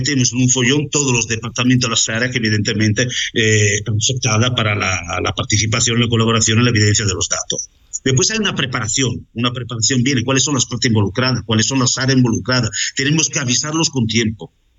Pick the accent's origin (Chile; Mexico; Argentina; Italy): Italy; Spanish is a second language; now in Spain; aunque yo no sea español, después de 27 años me considero como tal, soy español, independientemente de que sea italiano